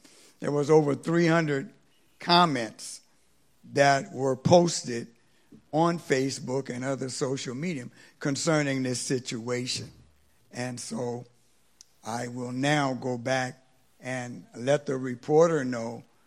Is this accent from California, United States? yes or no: yes; California, United States; now in Fairburn, United States; I'm from California and have only been in Fairburn for a couple of years